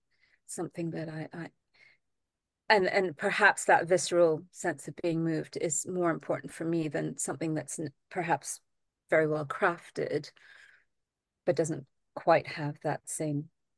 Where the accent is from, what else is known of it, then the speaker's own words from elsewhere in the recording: Trinidad & Tobago; I grew up in Trinidad, so I instantly went to, oh goodness.